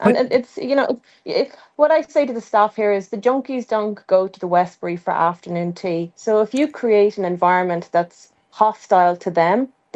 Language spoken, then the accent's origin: English; Dublin, Leinster, Ireland; born there; I was born in the Rotunda close to 50 years ago, so I know the street very well